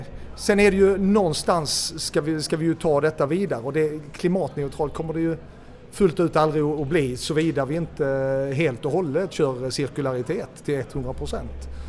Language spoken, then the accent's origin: Swedish; Skåne, Sweden; Innan dess, så jag är född uppvuxen på Bjärehalvön. Då sommarjobbar man med att plocka potatis.